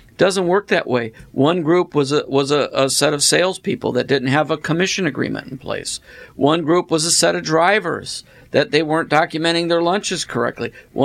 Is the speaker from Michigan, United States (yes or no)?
yes; Detroit, Michigan, United States; Well, many years ago when I was a young man, growing up in the Detroit area.